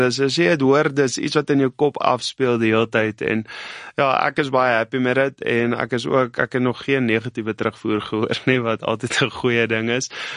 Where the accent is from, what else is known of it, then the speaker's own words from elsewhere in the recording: Northern Cape, South Africa; also born or lived in West Coast; So, ek het groot geword in die Namakoland en dis op die Weskus.